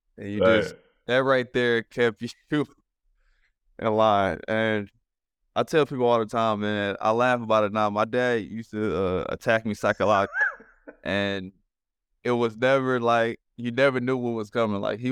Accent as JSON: {"language": "English", "town": "Detroit", "region": "Michigan", "country": "United States", "tie": "born or raised there", "said": "Yes, Southwest Detroit. There's so many different parts of Detroit if you ask a lot of people."}